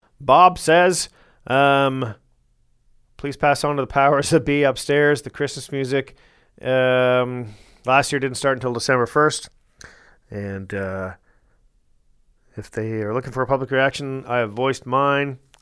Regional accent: Newfoundland and Labrador, Canada; Born and raised in Newfoundland.

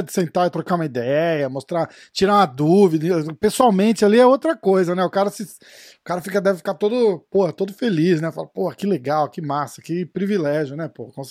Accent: São Paulo, Brazil; Eu sou de São Paulo também, né?

